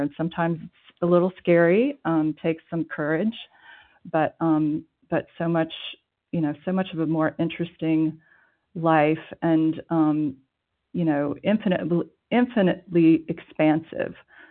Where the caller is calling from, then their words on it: France; I'm calling in from France.